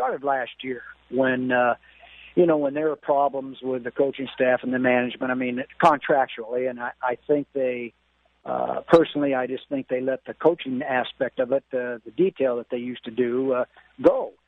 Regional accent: Los Angeles, California, United States; also born or lived in Nevada; You know, I'm really born and raised in Los Angeles. Went to school at Nevada, and just never had to leave for some reason.

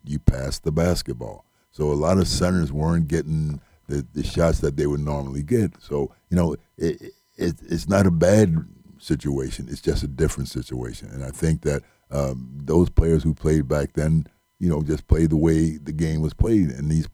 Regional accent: New Jersey, United States; I can remember growing up in New Jersey and going back in the summer and hearing guys talk about the great players and whatever.

